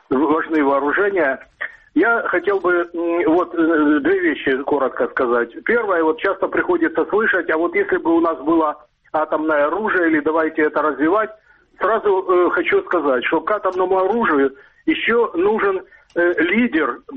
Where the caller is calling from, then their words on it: Dnipro, Dnipropetrovsk Oblast, Ukraine; город Днепр.